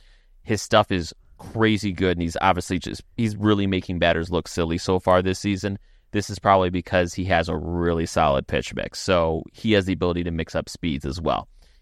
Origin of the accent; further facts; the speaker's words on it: Illinois, United States; I want to invite you to my home state of Illinois, if you could.